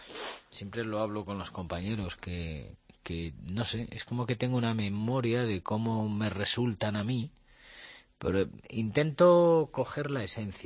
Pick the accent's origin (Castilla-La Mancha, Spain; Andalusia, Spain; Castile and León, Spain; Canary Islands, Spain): Castilla-La Mancha, Spain; el lenguaje de mi tierra es muy cervantino. Todos los alrededores, Montiel, Villanueva, Los Infantes, Villahermosa, todos los pueblos que rodean, la verdad que tenemos un lenguaje, una manera, una forma.